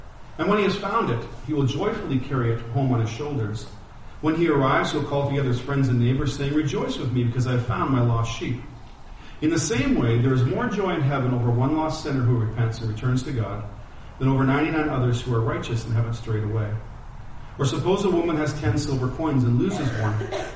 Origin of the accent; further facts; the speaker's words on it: Mississauga, Ontario, Canada; my hometown of Mississauga, where I live and where I'm from.